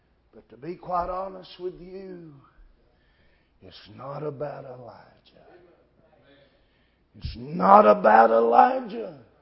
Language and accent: English; United States; thank God tonight for the privilege of growing up in America where we heard the truth.